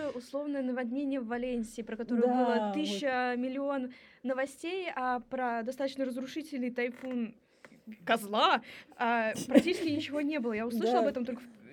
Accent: Russia; А мы, люди из России, которые, ну, вроде бы изучают Китай

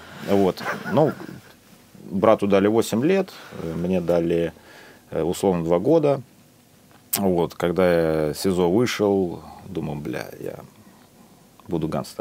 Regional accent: Bryanka, Luhansk Oblast, Ukraine; Я родился, ну, не в Донецке, а в Луганске. В Луганской области, город Брянка, поселок Замковка.

